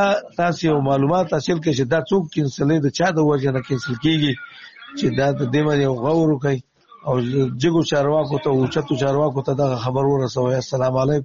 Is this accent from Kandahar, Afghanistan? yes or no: no; Nangarhar, Afghanistan; زه یو افغان یم د ننګرهار ولایت څخه